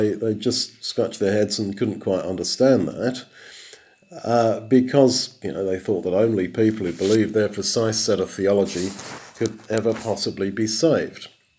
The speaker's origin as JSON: {"language": "English", "region": "London", "country": "United Kingdom", "tie": "born or raised there", "said": "just stand on the streets of my hometown, London, or any big city, and hand out tracts."}